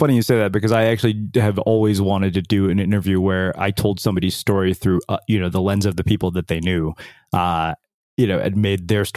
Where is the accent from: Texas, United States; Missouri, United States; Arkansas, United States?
Texas, United States; College Station; Well, I grew up in College Station, and that's probably nowhere as near as like hardcore as many of the small, real small Texas towns like Odessa and places like that.